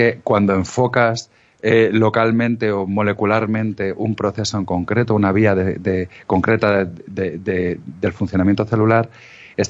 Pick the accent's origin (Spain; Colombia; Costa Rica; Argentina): Spain; Nos perciben como gente bastante rigurosa.